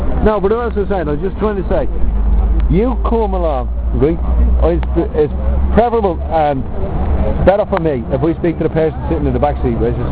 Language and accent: English; Ireland; We're Irish, right?